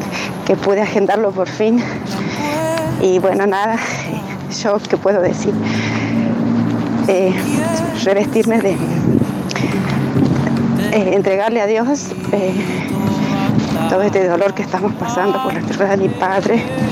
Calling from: Salta, Argentina

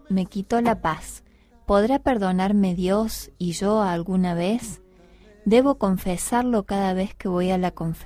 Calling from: Mendoza, Argentina; de Mendoza.

